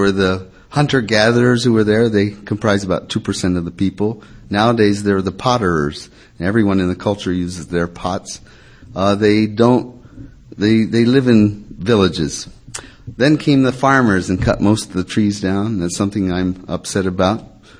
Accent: Burundi; also born or lived in Kenya; I live in Burundi. I grew up there and also in Kenya at boarding school. It's a small country about the size of maybe New Jersey.

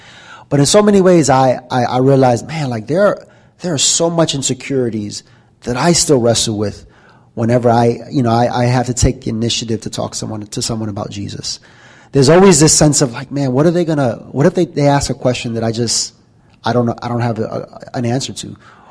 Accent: New York, United States; I'm from New York. We are loud.

